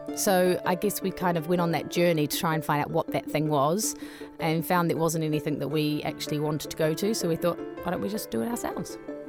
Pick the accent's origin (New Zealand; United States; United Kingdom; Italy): New Zealand; Pip's English and I'm Kiwi